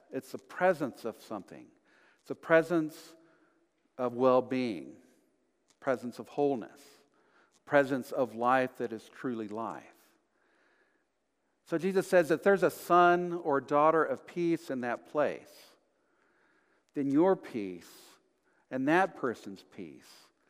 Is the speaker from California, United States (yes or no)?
no; Texas, United States; because I was the relative from Texas, you know.